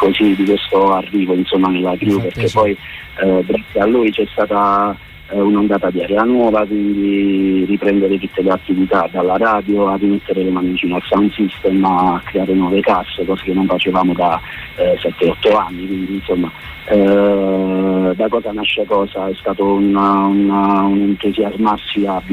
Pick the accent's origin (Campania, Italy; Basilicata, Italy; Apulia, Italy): Basilicata, Italy; Potenza; essendo nato e cresciuto qui a Potenza, appunto, sono proprio cresciuto molto spesso ballando